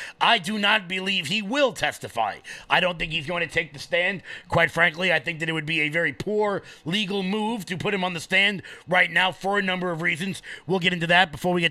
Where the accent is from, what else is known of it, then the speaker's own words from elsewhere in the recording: Lindenhurst, New York, United States; Absolutely beautiful day in my hometown of Lindenhurst.